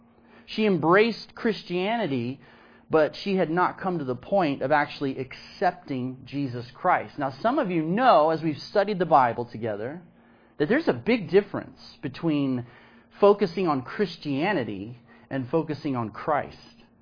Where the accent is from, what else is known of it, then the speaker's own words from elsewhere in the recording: Texas, United States; I know this because I grew up in Texas and have, you know, been in the South for a long period of time.